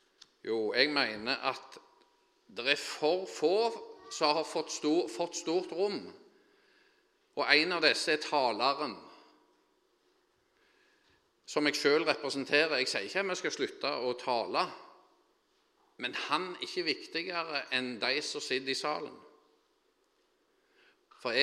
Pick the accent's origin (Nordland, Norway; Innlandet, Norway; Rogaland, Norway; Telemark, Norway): Rogaland, Norway; Finnøy; Jeg er jo fra Finnøy, der har de lagt en industri av bedehuskulturen.